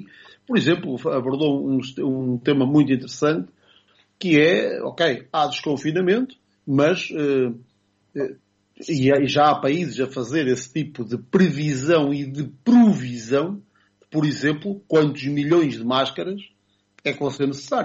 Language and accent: Portuguese; Portugal; nós se calhar como bons portugueses